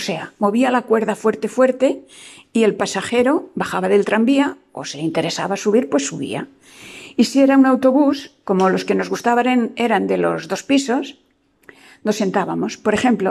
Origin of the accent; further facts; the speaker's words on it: Barcelona, Catalonia, Spain; tengo 72 años y soy de Barcelona.